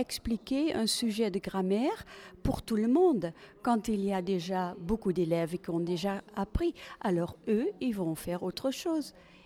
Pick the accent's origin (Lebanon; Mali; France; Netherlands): Netherlands; Oui, mais même chez nous, en Hollande, c'est exceptionnel.